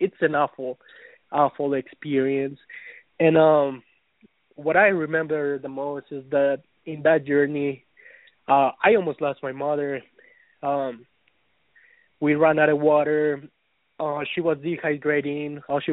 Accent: Colorado, United States; I'm from Colorado.

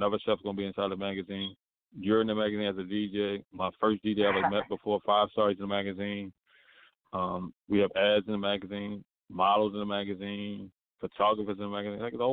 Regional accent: Baltimore, Maryland, United States; He's from Bridgeport. I'm from Baltimore.

